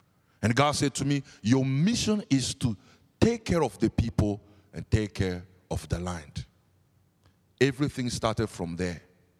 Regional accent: England, United Kingdom; Yeah, that's good, because I come from England.

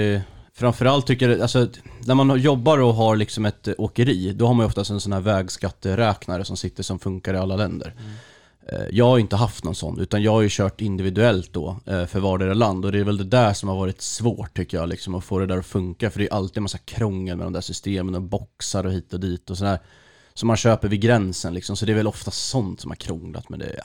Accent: Stockholm, Stockholm County, Sweden; jag är ju från Stockholm från början.

